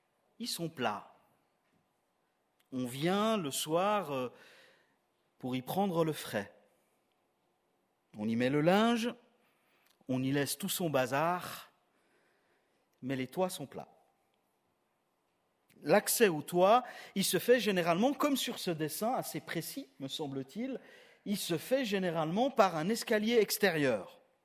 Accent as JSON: {"language": "French", "country": "Switzerland", "said": "si vous pensez aux lits et aux maisons de chez nous en Suisse"}